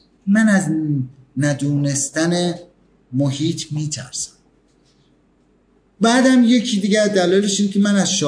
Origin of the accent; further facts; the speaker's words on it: Tehran, Tehran Province, Iran; مثلا شما کردستانید، ما تهرانیم،